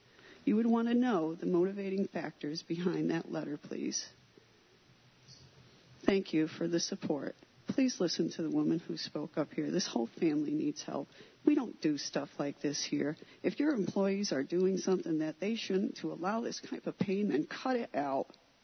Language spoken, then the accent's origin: English; Dryden, New York, United States; I'm from Dryden.